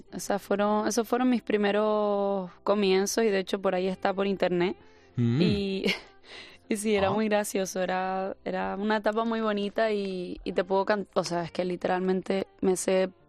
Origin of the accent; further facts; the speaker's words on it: Canary Islands, Spain; accent: Canarian; me gusta poner mi esencia de donde soy y en mis letras. Al final mi acento pues es canario